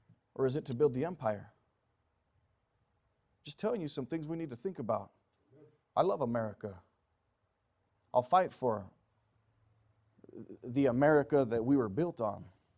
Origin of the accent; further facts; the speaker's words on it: United States; at least what I was taught growing up as an American